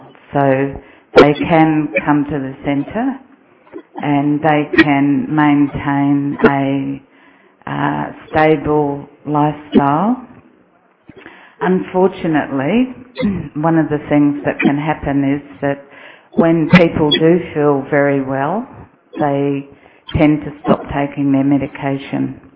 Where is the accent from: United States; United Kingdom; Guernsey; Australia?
Australia; I'm from Australia